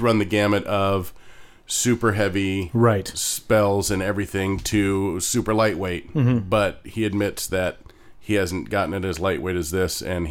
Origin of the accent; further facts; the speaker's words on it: Salem, Oregon, United States; From my hometown of Salem, Oregon.